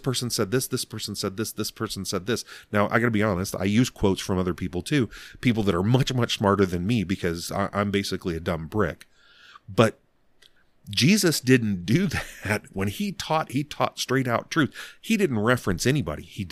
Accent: Alabama, United States; born there; that'd be like somebody calling me a redneck because I was born in Alabama.

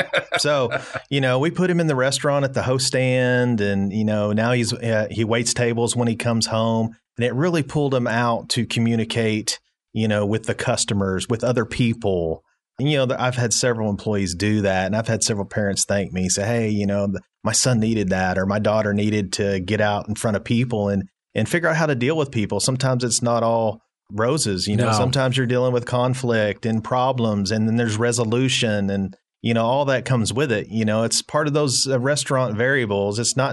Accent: Arkansas, United States; I'm partial to it, obviously, because I grew up on the Kings River.

